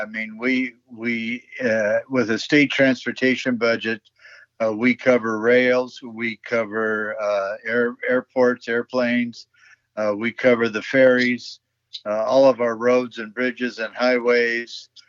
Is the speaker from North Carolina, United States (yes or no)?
no; Union Gap, Washington, United States; also born or lived in Yakima; born and raised in Union Gap, born in Yakima, raised in Union Gap, and anyway, went through school there, went to Yakima Valley College, went to the University of Washington